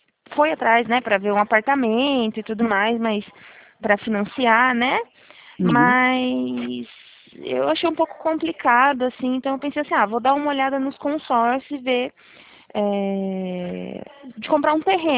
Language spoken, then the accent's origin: Portuguese; Santo Anastácio, São Paulo, Brazil; now in Presidente Prudente, Brazil; moro em Prudente, né? Mas eu sou lá de Santo Anastácio.